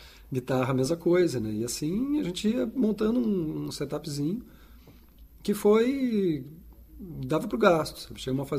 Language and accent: Portuguese; Porto Alegre, Rio Grande do Sul, Brazil; Sim, sou de Porto Alegre.